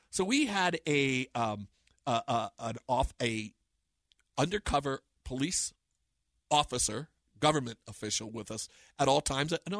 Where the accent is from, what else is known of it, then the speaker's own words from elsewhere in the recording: United States; which is why, as an American, when we were there, we were so, as Americans, like, welcomed every